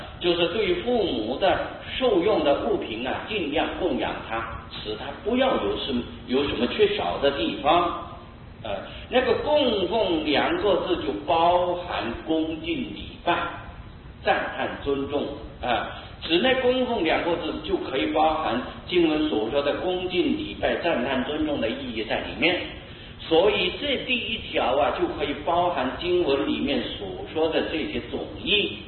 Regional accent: Taiwan; 我们本身台湾人有一句话

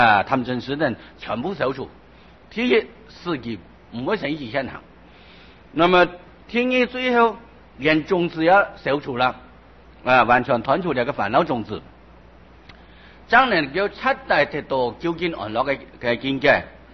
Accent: China; 而我们中国人一向就是喜欢长命富贵而修长寿

